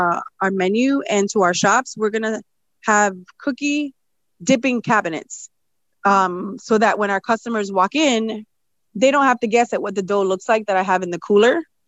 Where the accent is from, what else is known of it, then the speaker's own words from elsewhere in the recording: Puerto Rico; I'm from Puerto Rico, so we eat a lot of flan and guava.